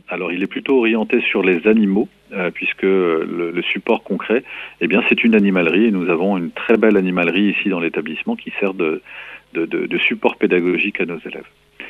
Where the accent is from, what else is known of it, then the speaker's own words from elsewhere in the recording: Hauts-de-France, France; now in Mauléon, France; Et je suis originaire d'un tout autre département puisque je viens du Nord, le département du Nord, à côté de Lille.